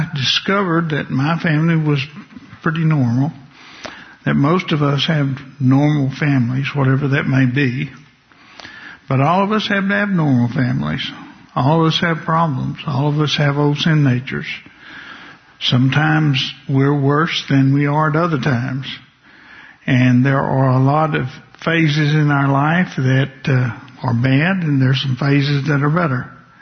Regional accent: Port Arthur, Texas, United States; also born or lived in Houston, United States / Arkansas, United States / Mississippi, United States / Alabama, United States; I was born in Houston, but I was only a few years old when I moved to Arkansas, and then I was only a few years older, we moved to Mississippi. And then when I was about 9 or 10, we moved to Port Arthur, Texas.

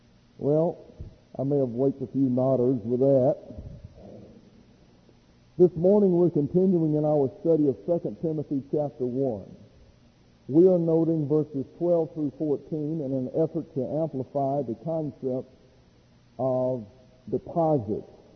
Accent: Alabama, United States; So this is a picture of what's called a dog trot house at the Pike County Pioneer Museum in my hometown.

